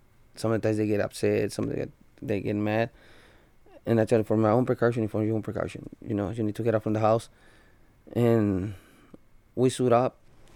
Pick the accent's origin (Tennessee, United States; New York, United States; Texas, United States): Texas, United States; McAllen; I'm from McAllen, Texas.